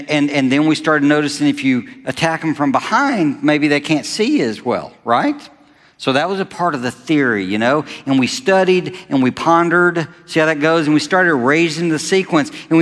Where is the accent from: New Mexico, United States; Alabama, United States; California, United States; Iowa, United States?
Alabama, United States; Now, I grew up in Alabama.